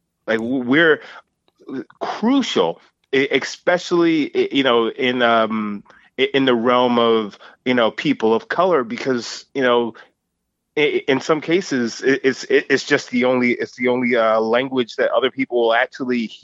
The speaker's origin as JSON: {"language": "English", "town": "Islandia", "region": "New York", "country": "United States", "tie": "born or raised there", "said": "I grew up, born and raised in Long Island. You know, spent all of my formidable years out there. Grew up in, well, outside of Central Islip, which is a predominantly black neighborhood."}